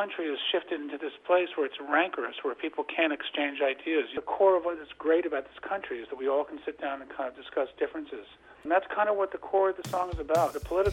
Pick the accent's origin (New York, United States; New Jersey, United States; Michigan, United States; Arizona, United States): New York, United States; even though I'm from Rockland County, my earliest recordings were all done in Nashville.